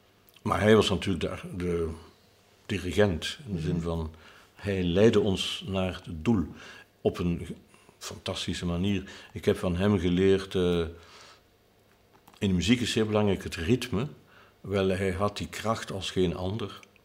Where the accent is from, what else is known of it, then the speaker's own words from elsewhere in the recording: Flanders, Belgium; En dikwijls vraagt men mij, als Vlaming, hoe komt dat dat het in Vlaanderen zo belangrijk is geworden?